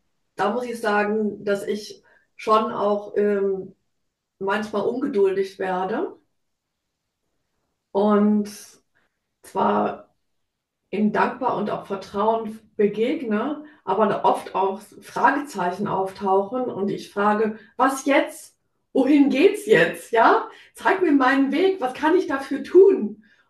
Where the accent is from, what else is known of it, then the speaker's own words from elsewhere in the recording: Rhineland, Germany; so katholisch getauft, Religionsunterricht. Ich bin im Rheinland aufgewachsen, da ist man auch katholisch an sich.